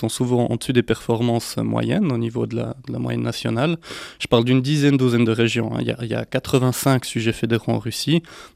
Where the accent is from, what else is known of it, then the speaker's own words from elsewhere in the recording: Neuchâtel, Switzerland; Moi, je suis un enfant du pays de Neuchâtel, hein, donc ça ne s'entend pas des masses à l'accent. Je ne suis pas Gilbert Facchinetti, mais enfin, j'ai grandi toute ma vie ici.